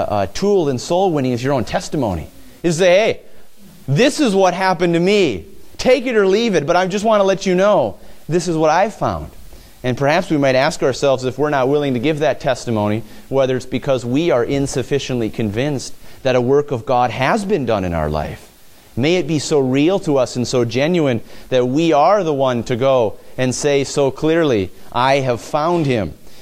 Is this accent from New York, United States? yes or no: no; Mahtomedi, Minnesota, United States; for me growing up in Matamidi, the town next door was White Bear Lake. We'd play White Bear Lake in tennis.